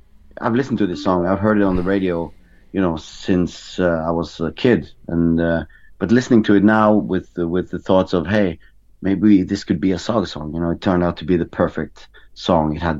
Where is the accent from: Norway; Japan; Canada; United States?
Norway; English is a second language; we added some black metal references towards the end of the song to really emphasize that we are from Norway, and we also have that tradition of black metal and the Norwegian language and tradition with us.